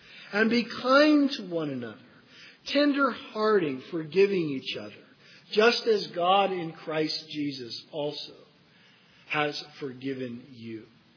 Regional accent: United States; as believers growing up in America, so much of our theology is formed by our culture

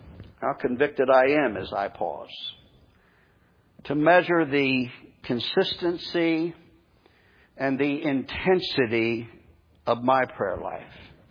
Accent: New Jersey, United States; now in Florida, United States; You know, up in my home state of New Jersey, we love our diners. There aren't as many what I call real diners here in Florida.

